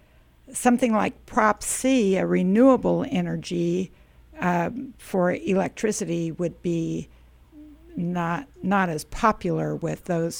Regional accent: Kansas, United States; I'm from Kansas, so I'm not going to pretend to know what laws you've passed.

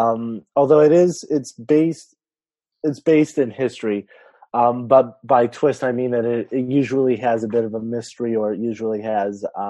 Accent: California, United States; I'm an author from California.

